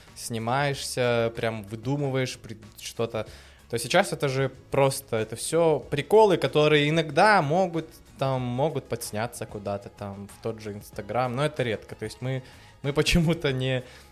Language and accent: Russian; Kyiv, Ukraine; Мы приехали из Киева